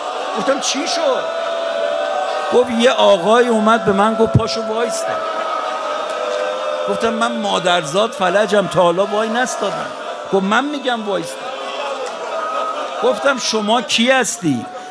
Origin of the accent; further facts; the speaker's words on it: Iran; ما ارمنی بودیم اما عباسو که میشناختیم، خب ما ایرانیم دیگه